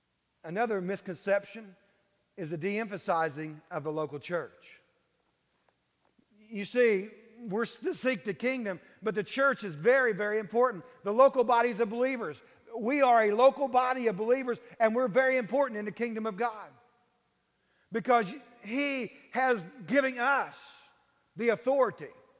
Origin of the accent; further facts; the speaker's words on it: Bible Belt, United States; I came from the Bible Belt, and in the Bible Belt, this is the way most churches grow or decline.